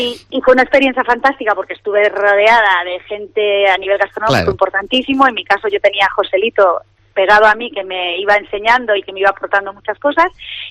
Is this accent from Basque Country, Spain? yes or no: no; Santander, Cantabria, Spain; Pero yo soy muy muy de Santander y me gusta eso, con cebolla y jugosita